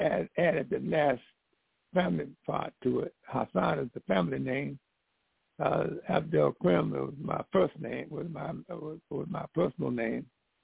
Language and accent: English; New Jersey, United States; born there; I was born in New Jersey.